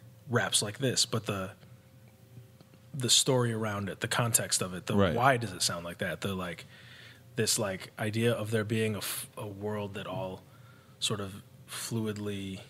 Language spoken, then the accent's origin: English; Chicago, Illinois, United States; also born or lived in Vermont / Evanston; I'm from Chicago. I was born in Chicago. We moved out of state, so I lived in Vermont a couple of years when I was a kid, and then we moved back to Chicago, and I ended up going to junior high and high school in Evanston